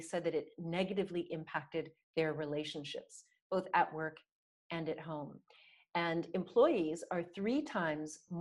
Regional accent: United States; I'm an American, you're from the UK.

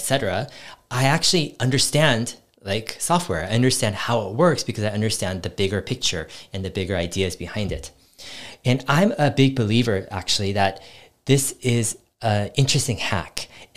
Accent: California, United States; Well, I grew up in Silicon Valley, and technology was integrated into my life, and it was not scary at all in a lot of ways.

